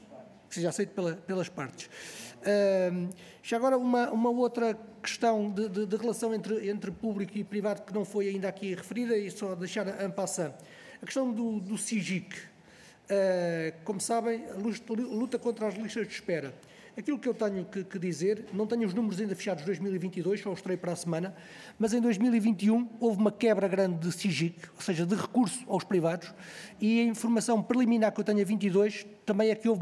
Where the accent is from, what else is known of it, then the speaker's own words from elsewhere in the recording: Portugal; para todos nós, enquanto portugueses, nós todos devemos exigir